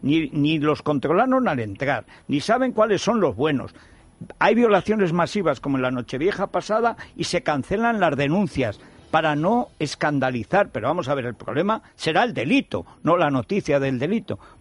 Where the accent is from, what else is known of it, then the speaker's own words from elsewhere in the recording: Aragon, Spain; en Aragón decimos son tontos de los que hacen tontear